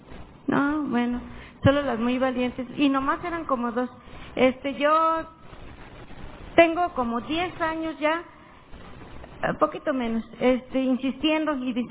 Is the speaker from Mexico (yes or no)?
yes; Michoacán, Mexico; yo vengo de Okumichu, Michoacán. Somos una población indígena, 100% purépecha. Estamos en la meseta purépecha.